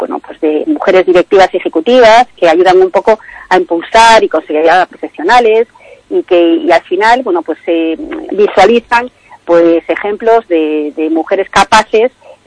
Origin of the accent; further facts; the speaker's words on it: Vigo, Galicia, Spain; born there; moved away as an adult; also born or lived in Madrid; yo hasta el año 2020... vivo en Madrid, es decir, yo efectivamente soy gallega, nací en Vigo, pero me fui a estudiar la carrera a Madrid y me pasé en Madrid 26 años, ¿no? Con motivo del COVID vuelvo a Galicia